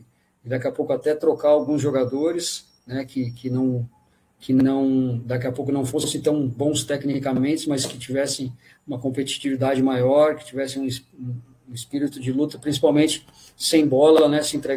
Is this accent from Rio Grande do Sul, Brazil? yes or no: yes; Novo Hamburgo, Rio Grande do Sul, Brazil; retornar ao meu estado, sou gaúcho, sou natural de Novo Hamburgo, conheço bem o futebol do Sul